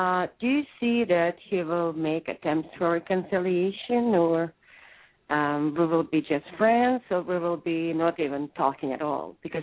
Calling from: California, United States; And I'm calling from California.

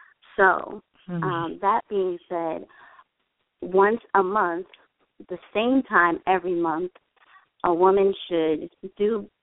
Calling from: New Jersey, United States; from Jersey.

